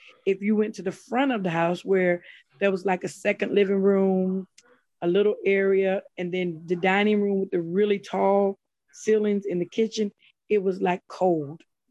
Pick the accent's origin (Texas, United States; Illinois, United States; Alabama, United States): Alabama, United States; Mobile; Well, growing up in Mobile, Alabama, as a little girl, we had a haunted house.